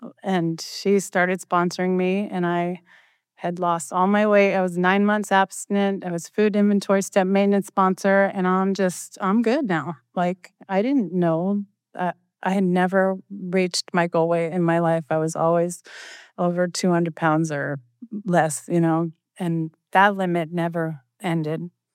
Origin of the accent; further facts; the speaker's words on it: Neptune, New Jersey, United States; born there; I was born in Neptune, New Jersey. So that was my excuse.